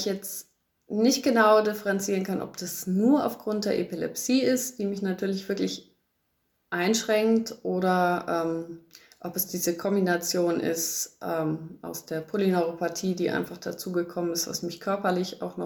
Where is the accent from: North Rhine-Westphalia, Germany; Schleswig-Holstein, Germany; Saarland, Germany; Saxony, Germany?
Schleswig-Holstein, Germany; now in Allgäu, Germany; Ich komme nicht von hier, ich komme aus dem Speckgürtel Hamburgs, okay. Aus dem südlichen Zipfel Schleswig-Holsteins und bin der Liebe wegen hierher gezogen, vor jetzt 13 Jahren.